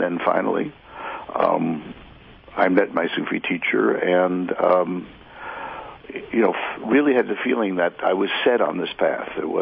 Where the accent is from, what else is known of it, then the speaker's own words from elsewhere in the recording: New York City, New York, United States; I was born Jewish, born and raised in New York City.